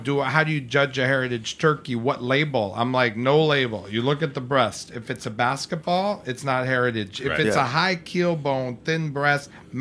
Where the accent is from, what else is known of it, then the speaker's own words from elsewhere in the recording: New York City, New York, United States; I've never grown up with the mall, born and raised on the Upper East Side.